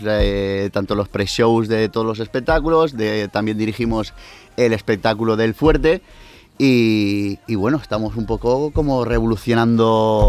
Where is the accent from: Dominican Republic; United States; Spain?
Spain; Tarragona, Catalonia; Yo soy de Tarragona.